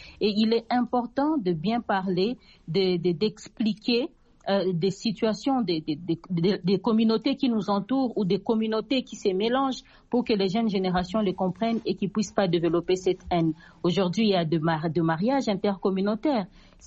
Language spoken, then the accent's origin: French; DR Congo; Nous, je suis de la RDC, bien sûr, on peut le remarquer.